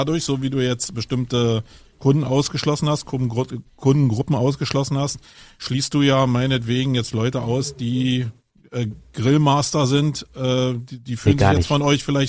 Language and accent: German; Berlin, Germany; Nun komme ich aus Berlin.